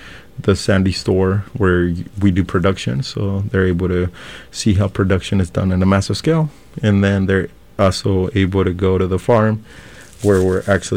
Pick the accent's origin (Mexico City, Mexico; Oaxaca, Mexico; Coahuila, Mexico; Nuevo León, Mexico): Mexico City, Mexico; now in United States; I grew up in Mexico City, and my grandma is from Puebla.